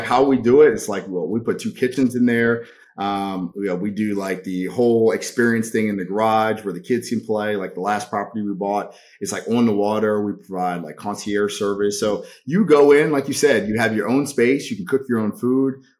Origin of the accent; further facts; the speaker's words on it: Baltimore, Maryland, United States; So I grew up in Baltimore, which is a really crappy city. Glad I grew up there